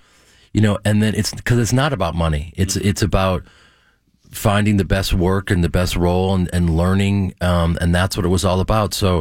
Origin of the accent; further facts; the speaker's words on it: Chicago, Illinois, United States; growing up in Chicago, the brass ring for us was working on stage.